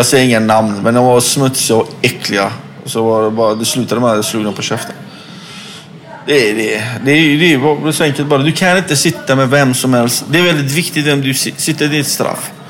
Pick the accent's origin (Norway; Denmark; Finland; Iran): Iran; Jag är iranier. Jag pratar inte persiska på kanske 2-3 gånger.